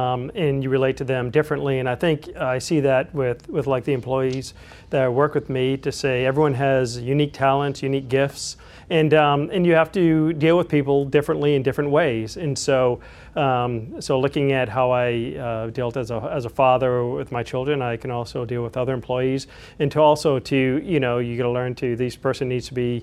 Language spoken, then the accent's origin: English; Maine, United States; moved away as an adult; I was actually from Maine originally, and came down to visit him to just spend a summer before I went to graduate school.